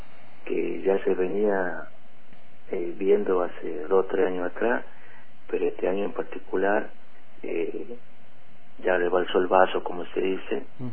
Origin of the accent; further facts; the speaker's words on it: San Miguel de Tucumán, Tucumán, Argentina; Tucumán, capital, sí.